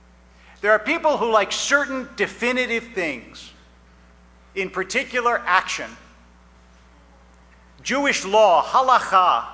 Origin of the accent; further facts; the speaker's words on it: England, United Kingdom; I say this, of course, as an English person.